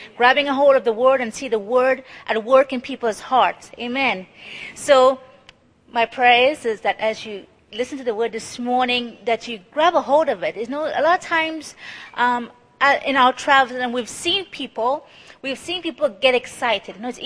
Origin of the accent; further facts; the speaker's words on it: Trinidad & Tobago; now in United States; So I'm from Trinidad. I've met Sean in the United States